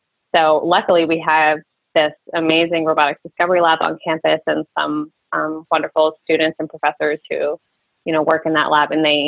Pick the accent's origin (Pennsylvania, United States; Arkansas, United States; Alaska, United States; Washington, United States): Pennsylvania, United States; Reading; I am originally from Reading, Pennsylvania area.